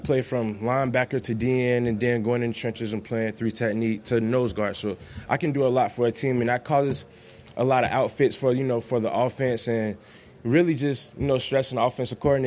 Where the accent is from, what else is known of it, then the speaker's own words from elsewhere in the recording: St. Petersburg, Florida, United States; I come from St. Petersburg, Florida